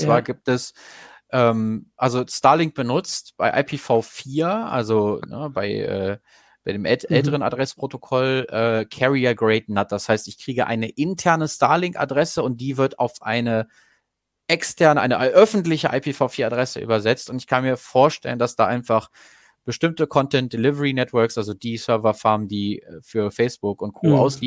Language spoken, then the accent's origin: German; Goslar, Lower Saxony, Germany; Ich komme ja ursprünglich aus Goslar